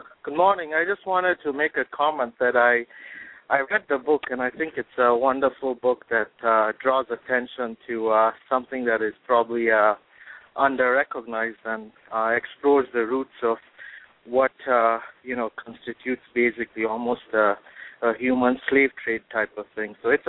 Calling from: Chicago, Illinois, United States; Chicago, USA.

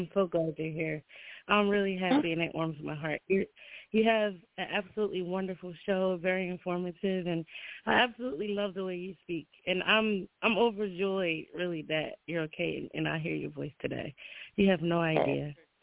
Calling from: New Jersey, United States; I'm calling from Jersey.

